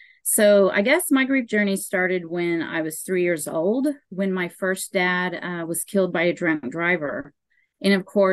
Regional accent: Oklahoma, United States; I am from Oklahoma, and I have gone through several losses.

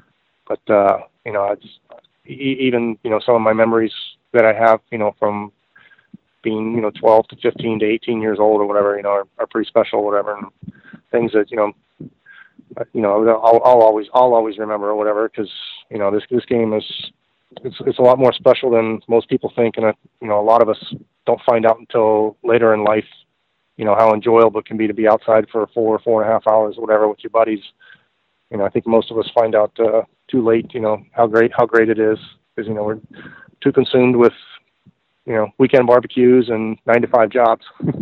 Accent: Florida, United States; Georgia was, from where I grew up in South Florida, you know, it was several hundred miles away.

